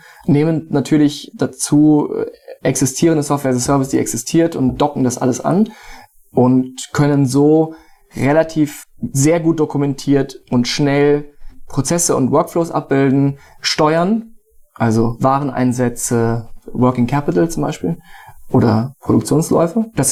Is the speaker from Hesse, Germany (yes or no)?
yes; Wiesbaden, Hesse, Germany; now in Hamburg, Germany; Aus Wiesbaden.